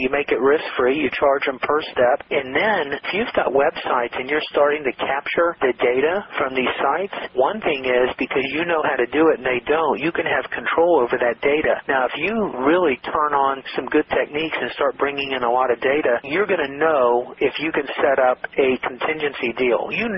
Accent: Atlanta, Georgia, United States; I grew up in Atlanta, Georgia, so Florida is a state right under Georgia.

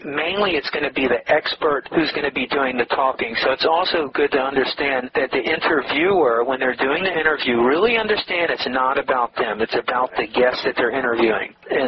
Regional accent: Atlanta, Georgia, United States; I graduated high school in Atlanta, Georgia. I grew up in Atlanta, Georgia.

